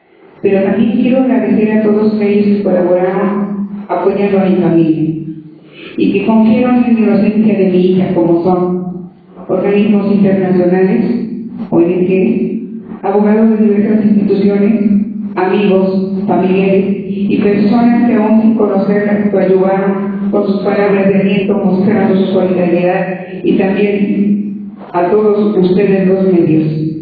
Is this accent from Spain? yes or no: no; Mexico